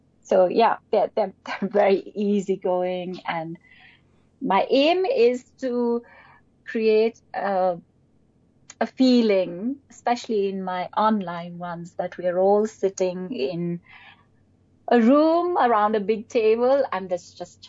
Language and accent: English; India; But in general, growing up in India, I was so lucky to be surrounded by this heritage of handmade textiles